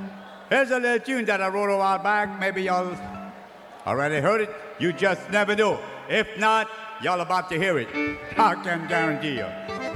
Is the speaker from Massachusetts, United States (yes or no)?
no; Erath, Louisiana, United States; Born and raised in Erath.